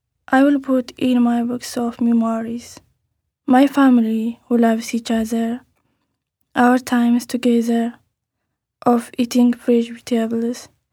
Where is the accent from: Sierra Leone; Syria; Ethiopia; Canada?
Ethiopia; I'm from Ethiopia.